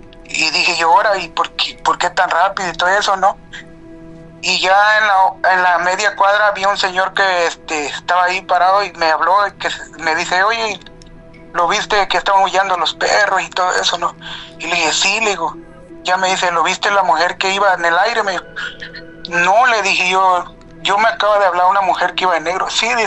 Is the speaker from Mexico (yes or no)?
yes; Chiapas, Mexico; Pasó en el estado de Chiapas, yo soy de Chiapas.